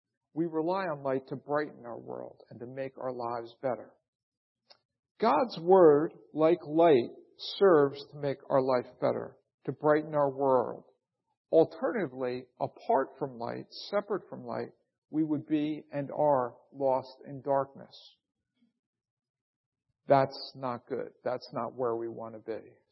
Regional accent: New York, United States; I mentioned I am from New York, and sometimes I speak quickly.

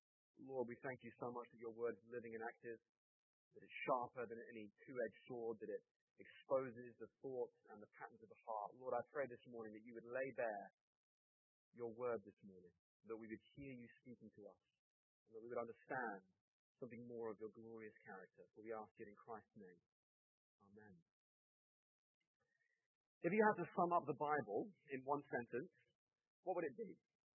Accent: England, United Kingdom; now in Massachusetts, United States; Now, I live near the sea in Massachusetts. You're never too far from a beach where I live. And I come from England, which is an island nation where the sea is just part of life.

